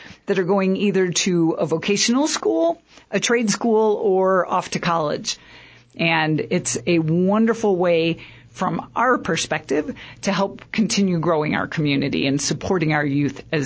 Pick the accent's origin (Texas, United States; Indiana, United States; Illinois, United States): Illinois, United States; Chicago; early 1900s in Chicago, of all places, okay. Which is originally my hometown.